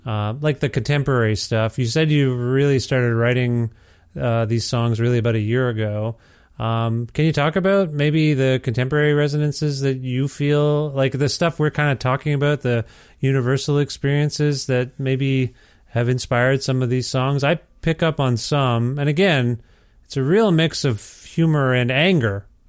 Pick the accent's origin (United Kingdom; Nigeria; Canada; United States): Canada; Ontario; I'm from Ontario originally, and that's where I was, you know, lived and was born and raised and all that kind of stuff.